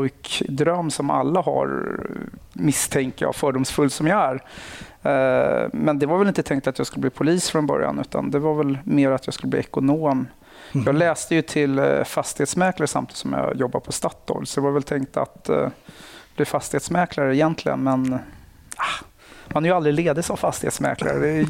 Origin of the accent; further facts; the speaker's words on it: Nacka, Stockholm County, Sweden; Jag kommer från Nacka. Villaområde, haft det bra, lugnt och stilla. Sen så har jag gått ute i skola ute i Nacka, gick in i stan, gymnasiet Kungsholmen.